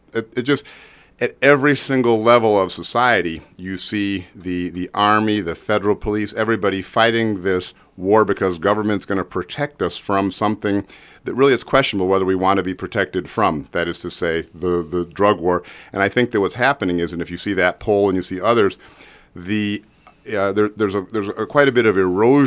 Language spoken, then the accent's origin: English; Chicago, Illinois, United States; And I remind you that I'm from the Chicago area and have lived in lots of strange places.